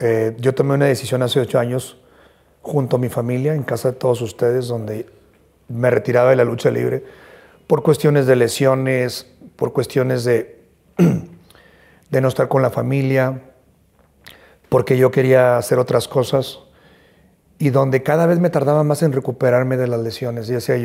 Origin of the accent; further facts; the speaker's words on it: Monterrey, Nuevo León, Mexico; y en mi tierra, Monterrey, Nuevo León, pues es motivo de alegría